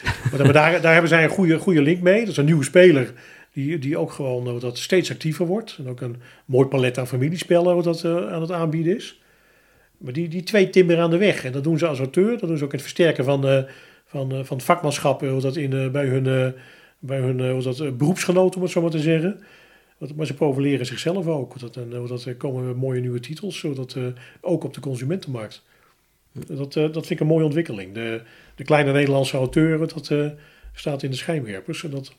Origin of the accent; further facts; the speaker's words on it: Groningen, Netherlands; born there; Ik ben geboren in Groningen.